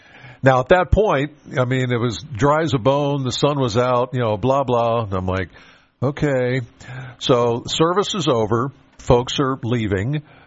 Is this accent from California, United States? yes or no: no; Penns Valley, Pennsylvania, United States; Now, I'm from Penns Valley, so this isn't far from home.